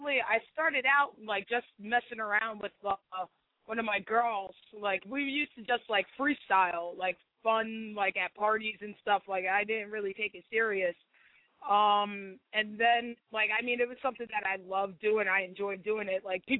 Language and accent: English; New Jersey, United States; I'm from Jersey, born and raised Central Jersey. I rep it all day, you know. Not a small town. It's not like a big city or anything.